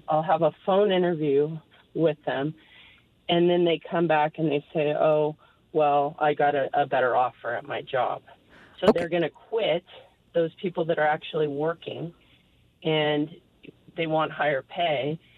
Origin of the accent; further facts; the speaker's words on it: Colorado, United States; moved away as an adult; I'm originally from Colorado prior to moving here 7 years ago